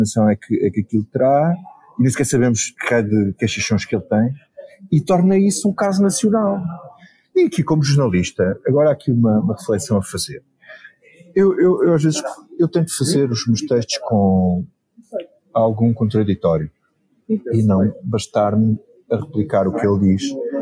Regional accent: Grândola, Setúbal, Portugal; Uma das freguesias da minha terra em Grândola

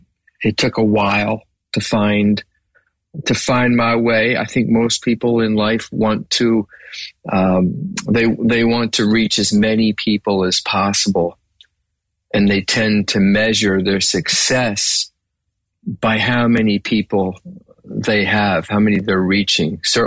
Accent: Philadelphia, Pennsylvania, United States; I grew up in Philly, Philly born and bred, as they say. I grew up in a home that was a Christian church going home.

